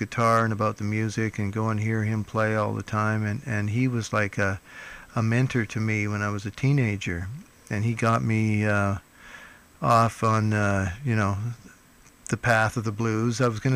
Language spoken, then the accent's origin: English; Toronto, Ontario, Canada; also born or lived in Kansas, United States; I was born in Kansas, but I moved up to Toronto.